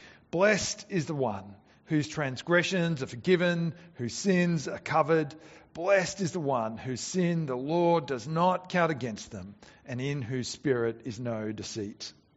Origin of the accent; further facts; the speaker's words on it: Bangladesh; I grew up overseas in Bangladesh, and sometimes when I was growing up as a kid, I would go and stay with some friends out in the countryside